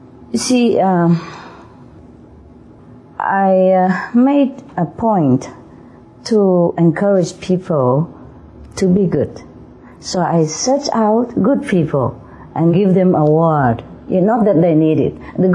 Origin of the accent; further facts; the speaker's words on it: Vietnam; I'm originally from Vietnam. But I have some Chinese blood, you know, somehow, somewhere. Probably ancestry.